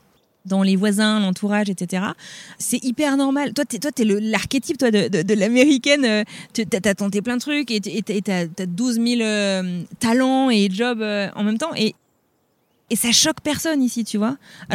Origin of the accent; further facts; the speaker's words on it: France; moved away; ça fait 15 ans que je suis partie de France.